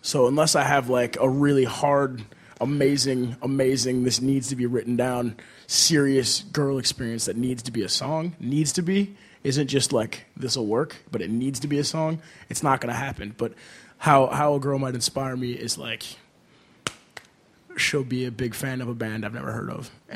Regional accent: Minnesota, United States; For me, I think, depending on the season, being a Minnesotan, like, hard. Like, I love it here

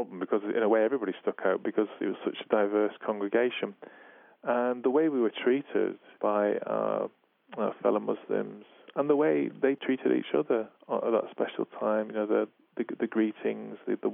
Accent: Manchester, North West England, United Kingdom

